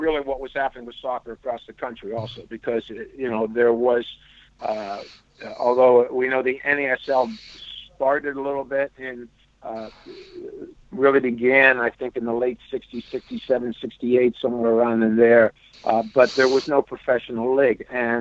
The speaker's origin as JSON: {"language": "English", "town": "Bridgeville", "region": "Pennsylvania", "country": "United States", "tie": "born or raised there", "said": "I'm from the Mon Valley, which would have been the mines."}